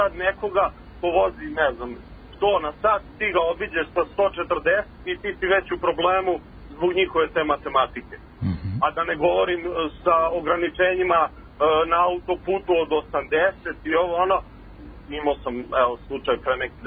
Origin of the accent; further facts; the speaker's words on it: Serbia; mi kao Srbi